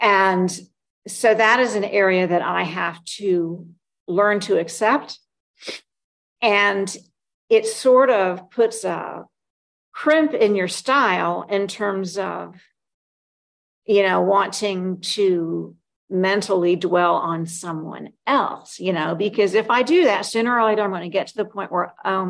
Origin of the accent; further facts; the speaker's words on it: the South, United States; And I have I'm born and raised in the South. My father was born and comes from a long line of Methodist ministers from Georgia.